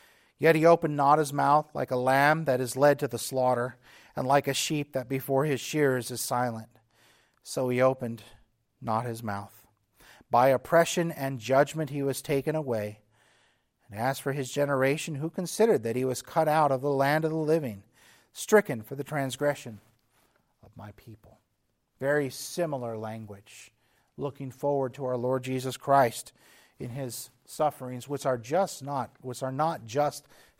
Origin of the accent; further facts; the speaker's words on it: Texas, United States; I grew up on the Texas-Mexico border, went to Mexico, but for me that doesn't really count because that was normal stuff.